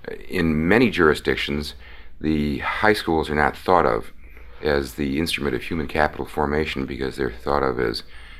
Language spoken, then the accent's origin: English; Chicago, Illinois, United States; When I was growing up in Chicago, we had a couple of huge technical schools